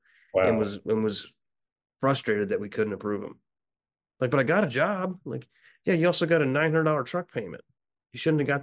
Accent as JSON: {"language": "English", "region": "Illinois", "country": "United States", "tie": "born or raised there", "said": "I grew up in Illinois."}